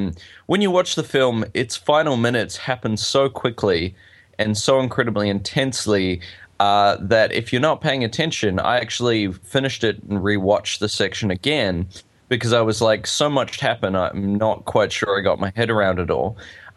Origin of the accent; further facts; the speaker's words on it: New Zealand; I'm a Kiwi.